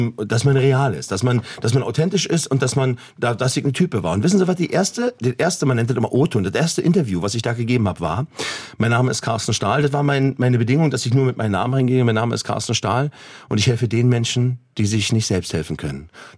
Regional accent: Berlin, Germany; ich komme aus Berlin-Neukölln. Und das heißt, wir haben dort auch einen ziemlich hohen Migrationshintergrund.

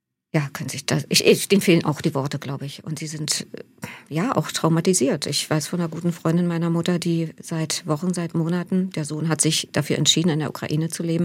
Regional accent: Germany; ich stamme ja aus der DDR

